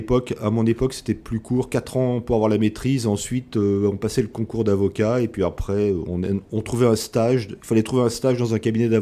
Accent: Grenoble, Auvergne-Rhône-Alpes, France; now in Chartres, France; Je suis né à Grenoble et j'ai fait mes études à Grenoble. Oui. Je suis arrivé à Chartres en 1981.

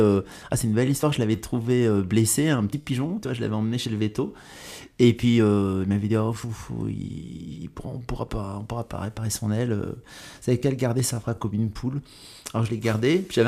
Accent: Lèves, Centre-Val de Loire, France; now in Paris, France; j'ai grandi à Lèves. Et à l'époque, Lèves, c'était la campagne. Bon, c'est encore un peu la campagne, quand même, au bout de Lèves, là, vers le Béville.

